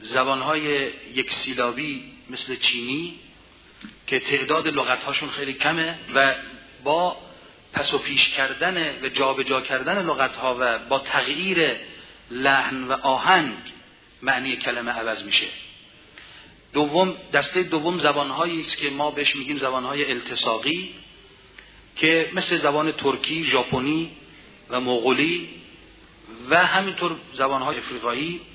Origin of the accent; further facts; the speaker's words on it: Khorasan, Iran; born there; به سرزمینی که من در اون زاده شدم، یعنی خراسان، برمیگرده